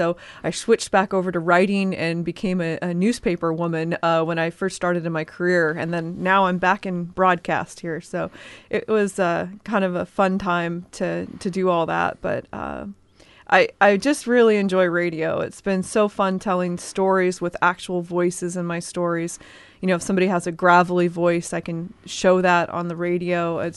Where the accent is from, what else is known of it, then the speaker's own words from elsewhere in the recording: Roy, Washington, United States; I grew up on a small cattle farm, like a little ranch, outside of Roy, Washington, which if you know where Olympia is and you know where Tacoma is